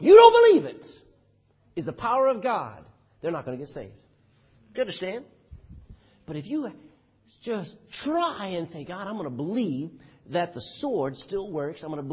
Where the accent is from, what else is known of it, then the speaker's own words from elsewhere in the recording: Texas, United States; I come from Texas. And there are a few Texans who know how to lasso things.